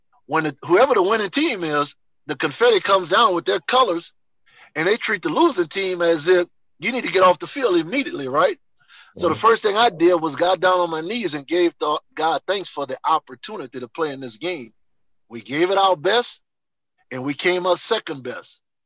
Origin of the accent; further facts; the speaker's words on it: New Orleans, Louisiana, United States; So he and I, and both of us from down south, he from Kiln, Mississippi. I'm from New Orleans.